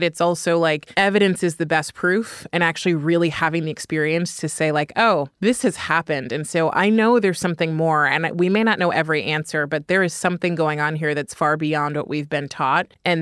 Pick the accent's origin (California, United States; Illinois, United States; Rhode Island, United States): California, United States; now in New York, United States; I'm from California. I live in New York.